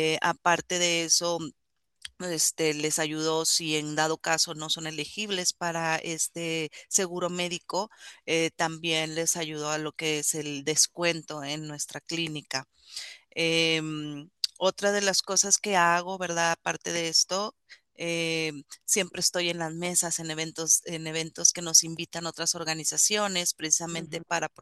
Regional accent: Torreón, Coahuila, Mexico; moved away; soy mexicana, ¿verdad? Soy de Torreón, Coahuila, ya tengo muchos años aquí, desde 1997, y tengo tres hijos

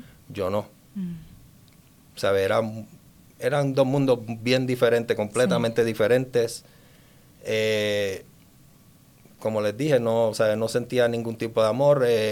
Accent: San Juan, Puerto Rico; now in Colorado, United States; Soy de San Juan, Puerto Rico. Llevo aquí desde 10 años ya, desde el 2015, que tomamos la decisión de mudarnos para acá, para el estado de Colorado.

